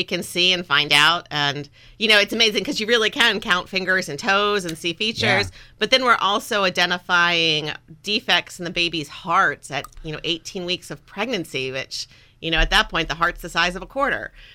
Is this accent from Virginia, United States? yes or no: yes; Virginia Beach, Virginia, United States; I'm from Virginia. So my family's from Virginia Beach. So when I finished up my fellowship, I was looking for coming back to Virginia.